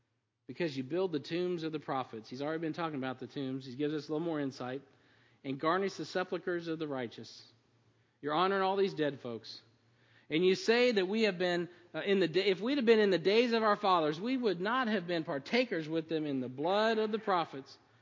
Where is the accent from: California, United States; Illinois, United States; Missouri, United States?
Missouri, United States; I'm from Missouri. We're stubborn.